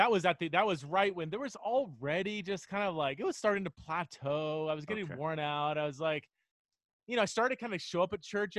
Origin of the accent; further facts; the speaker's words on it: Fresno, California, United States; I was raised in Fresno, so just a couple hours south of you.